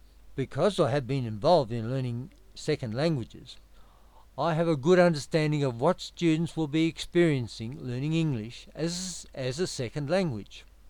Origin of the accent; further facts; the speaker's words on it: Australia; I am Australian.